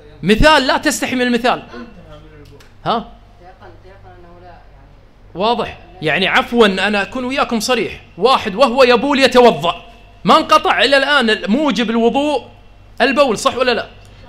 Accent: Kuwait; كثير من كبار السن عندنا في الكويت مثلا هذه العقدة موجودة قديما عندهم

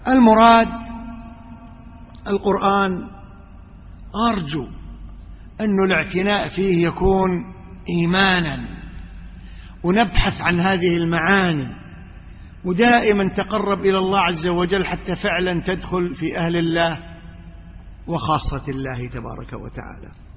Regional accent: Kuwait; أنا أصلا جاي من الكويت وإقامتنا فترة قصيرة جدا، أدرس في الجامعة الإسلامية.

